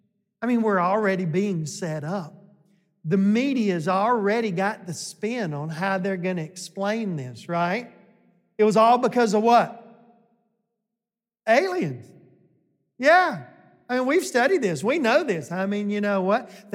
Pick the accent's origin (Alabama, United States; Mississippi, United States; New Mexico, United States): Alabama, United States; Well, we're from Alabama. I can survive in the woods. I can hunt and fish.